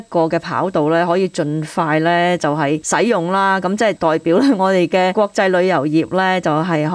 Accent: Sydney, New South Wales, Australia; 因为我系雪梨人嚟嘅

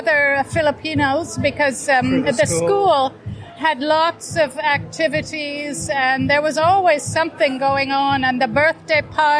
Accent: Canada; also born or lived in Philippines; I'm from Canada originally. And in Canada, sometimes we had no school because of snow.

